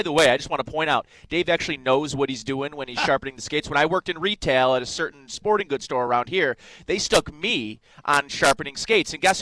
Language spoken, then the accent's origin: English; Hamburg, New York, United States; Hamburg. I'm from Hamburg. I should know that.